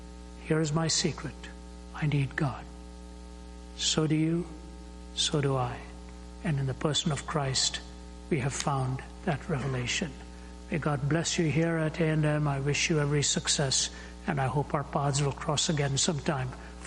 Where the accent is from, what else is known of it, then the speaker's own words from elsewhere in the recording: Delhi, India; When I was a youngster growing up in Delhi and then becoming a fan of a lot of Western music